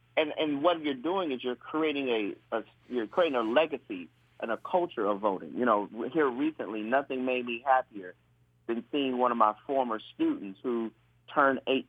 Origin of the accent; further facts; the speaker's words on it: Detroit, Michigan, United States; I remember where I grew up in Detroit walking with my parents from Manor to Tyerman.